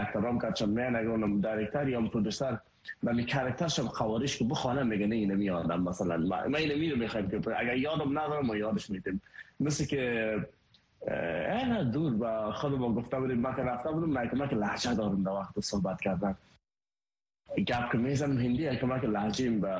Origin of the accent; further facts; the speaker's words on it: Afghanistan; now in India; ما یک مهاجر بودیم تمام مهاجرهایی که از افغانستان ایلا کردیم ما آمدیم طرف هندستان